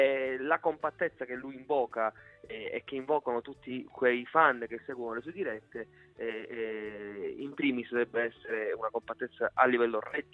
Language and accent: Italian; Sicily, Italy; Da siciliano, da sicilianista, concordo con te.